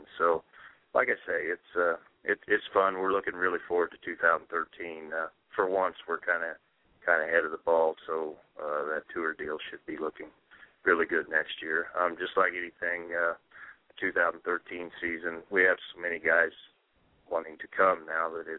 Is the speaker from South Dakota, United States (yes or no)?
yes; Belle Fourche, South Dakota, United States; we're back here at my hometown, Belle Fouche, June 8th, South Dakota.